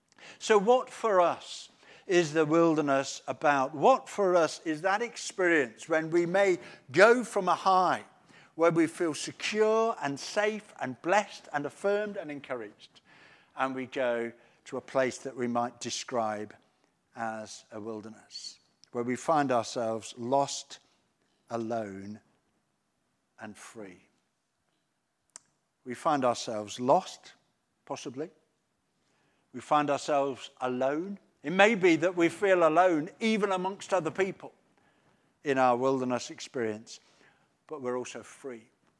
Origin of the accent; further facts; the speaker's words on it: Sutton Coldfield, West Midlands, United Kingdom; I was brought up in Sutton Coldfield, in just north of Birmingham.